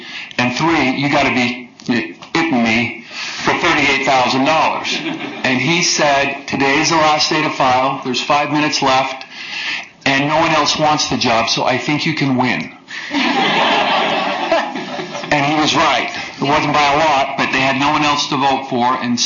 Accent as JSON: {"language": "English", "town": "Cedar City", "region": "Utah", "country": "United States", "tie": "born or raised there", "said": "I told her we could go back to my hometown of Cedar City, Utah."}